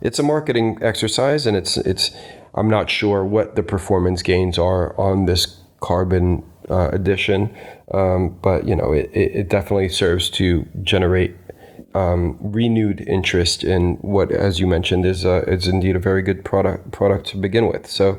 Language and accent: English; United States; I remember when I was growing up in the States